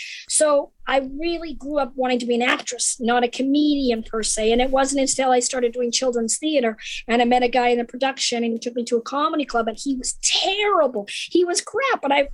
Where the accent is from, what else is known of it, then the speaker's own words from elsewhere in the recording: Canada; And also because of growing up in Canada, we had a lot of British influence.